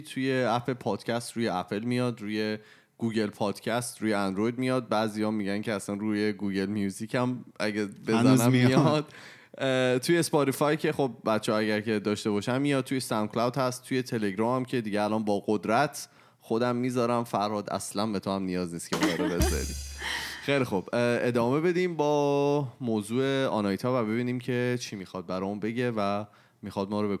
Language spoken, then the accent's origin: Persian; Shiraz, Fars, Iran; آناهیتا همشهری ماست، یعنی بچه شیراز هستم و بچه گل روزگار هستم